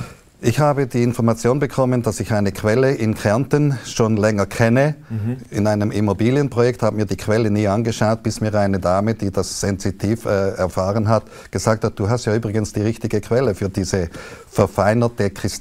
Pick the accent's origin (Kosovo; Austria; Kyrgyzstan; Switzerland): Switzerland; Zollikerberg, Zurich; accent: Zurich Swiss German mixed with Bernese German; now in Biel, Switzerland; Nein, ich bin in Zürich aufgewachsen. In Zollikerberg, genau.